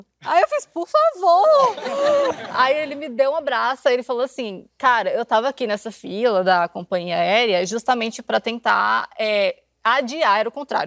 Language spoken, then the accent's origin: Portuguese; João Pessoa, Paraíba, Brazil; now in Rio de Janeiro, Brazil; Eu sou de João Pessoa, minha família toda é de João Pessoa, mas eu moro aqui em São Paulo, aqui em São Paulo não, no Rio.